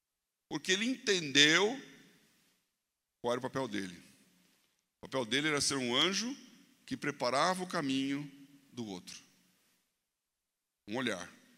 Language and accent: Portuguese; Brasília, Federal District, Brazil; Eu sou de Brasília, tal.